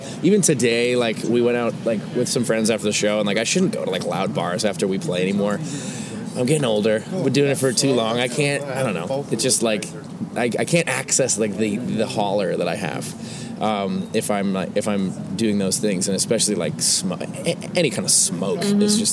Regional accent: Richmond Hill, Ontario, Canada; And Paul, and Scott and John and I grew up in Richmond Hill.

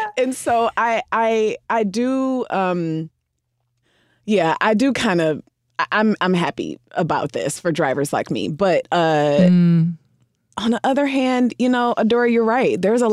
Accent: Midwest, United States; I mean, I have no choice, right? Like I grew up in the Midwest.

